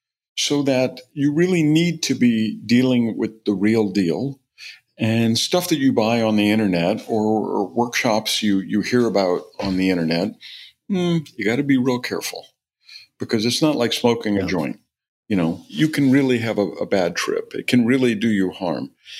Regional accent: New Orleans, Louisiana, United States; I gave the commencement address at Tulane Medical School a couple of years ago in my hometown in New Orleans.

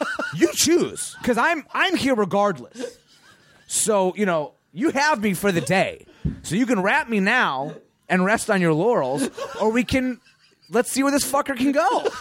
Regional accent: Chicago, Illinois, United States; I grew up in Chicago.

